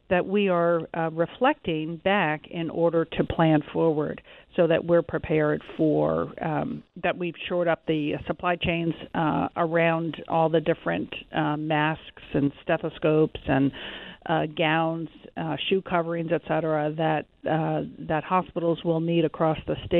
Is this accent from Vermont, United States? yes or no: yes; Vermont, United States; I came from Vermont and lived through the single-payer experiment that Vermont lived through, and I learned a lot in that.